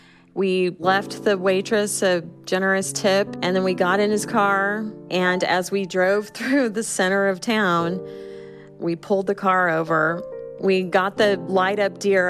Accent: Illinois, United States; I was in college and had returned to my hometown in rural Southern Illinois.

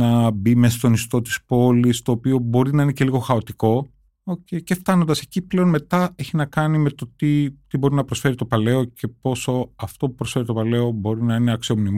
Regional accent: Korydallos, Attica, Greece; Ναι, εγώ μεγάλωσα στο Κορυδαλό, που ήταν οι υποπεριοχές του Πειραιά, που εκεί τότε όταν μεγάλωσα εγώ βλέπαμε τον Πειραιά σαν Μητρόπολη.

